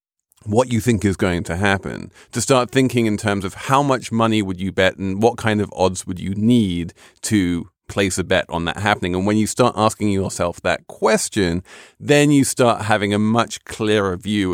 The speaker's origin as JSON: {"language": "English", "region": "London", "country": "United Kingdom", "said": "And as a Londoner, I can tell you that what you ask people to do in this book"}